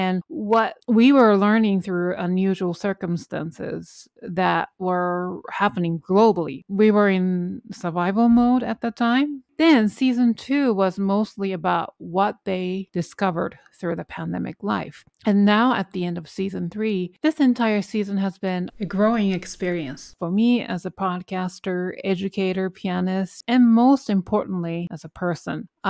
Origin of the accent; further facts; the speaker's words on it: New York City, New York, United States; I think obviously you're both pianists and we're both from New York City.